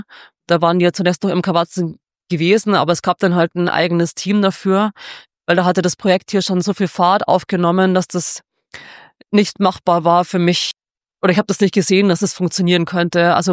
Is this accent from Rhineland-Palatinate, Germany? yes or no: no; Regensburg, Bavaria, Germany; also born or lived in Deggendorf; so zum Teil aus der Oberpfalz, Amberg und zum Teil aus dem Aschaffenburger Raum. Aber ich bin in Regensburg aufgewachsen und habe da auch lang gelebt.